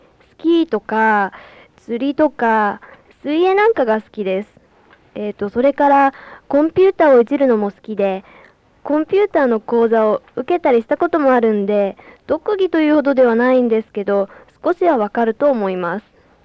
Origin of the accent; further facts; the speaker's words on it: Hamamatsu, Shizuoka, Japan; 静岡県の浜松市の出身です。浜松というとうなぎパイが有名です。